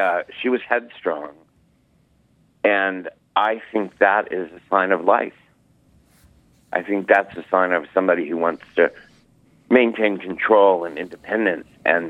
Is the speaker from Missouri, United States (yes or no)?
yes; Missouri, United States; also born or lived in New York City; I moved home to Missouri from New York City, and I stayed there for the most part. I still have an apartment that I rent half-time in New York City.